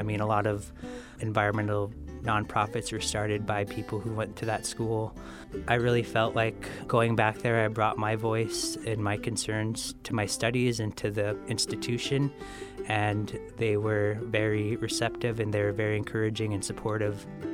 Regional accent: Dillingham, Alaska, United States; I was born and raised in Dillingham and lived here for 18 years, graduated from Dillingham High School and decided to go off to college on the East Coast

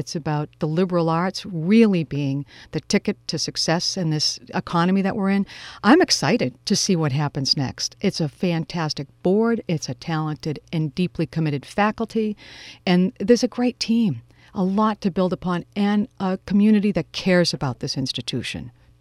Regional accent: Massachusetts, United States; moved away as an adult; So having had the chance to do it here in Massachusetts, my home state, and now doing it in a state that has a commitment as well to public higher education on a bigger scale.

